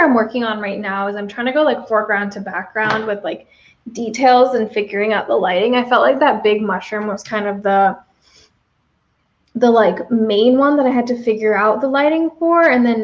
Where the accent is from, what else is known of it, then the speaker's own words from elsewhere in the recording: California, United States; And you know, the crazy thing is I grew up in California, where like pretty much exactly where you are, Kat, mm-hmm. in the Bay Area.